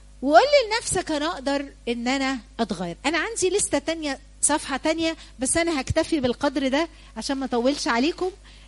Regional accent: Egypt; طبعا القيادة عندنا في مصر عجب يعني.

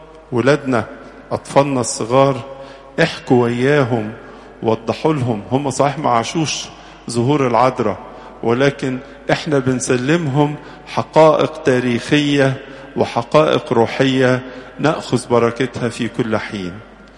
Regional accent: Egypt

